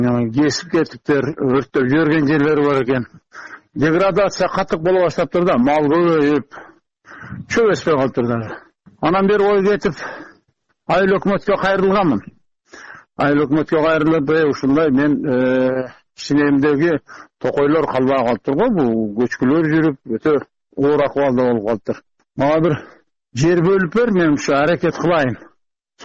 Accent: Kara-Kulja, Osh Region, Kyrgyzstan; now in Jalal-Abad, Kyrgyzstan; өзүм туулуп өскөн жака, Каракулжага, өзү Жалал Абадта турам да.

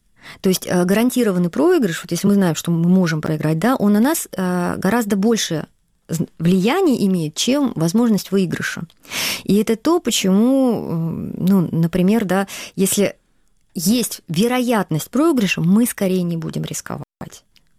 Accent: Crimea, Ukraine; now in Kyiv, Ukraine; когда мы приехали из Крыма, мы приехали под Киев

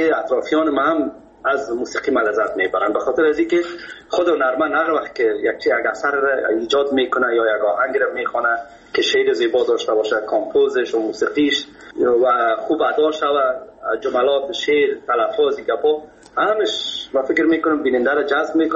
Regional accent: Kabul, Afghanistan; در فامیل که ما بزرگ شدیم، ما از مردم خود کابل هستیم، از شهر کونی کابل.

